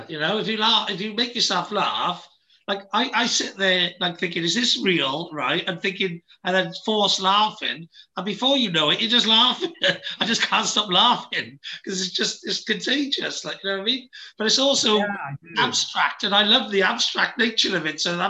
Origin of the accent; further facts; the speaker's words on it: Wales, United Kingdom; I'm the Welsh dragon. I'm the only Welsh dragon. Whereas in Wales, I'm just another Welsh person, you know?